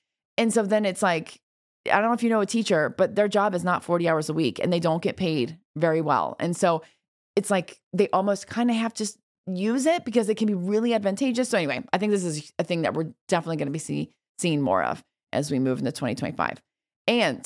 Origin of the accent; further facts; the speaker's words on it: Texas, United States; I think as a Texan, I think we need to get on that list.